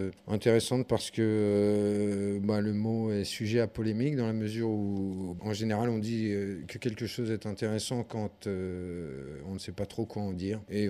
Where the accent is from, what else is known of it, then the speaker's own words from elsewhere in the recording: Île-de-France, France; Enfin, tous d'ailleurs, hein, on vient de l'Île-de-France.